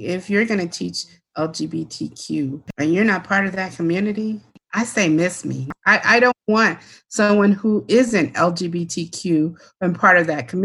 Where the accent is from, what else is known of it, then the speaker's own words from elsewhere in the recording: Bloomington, Illinois, United States; And I grew up in Bloomington, Illinois, and it was probably 90% white.